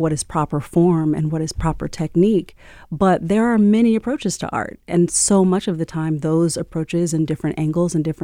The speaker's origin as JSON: {"language": "English", "region": "Southern US", "country": "United States", "tie": "born or raised there", "said": "You know, I grew up in the South. I come from, you know, a Black working class family."}